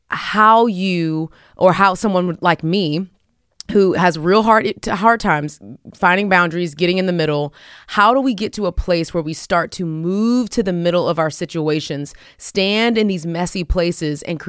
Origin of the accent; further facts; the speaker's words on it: Texas, United States; I'm from Texas, baby.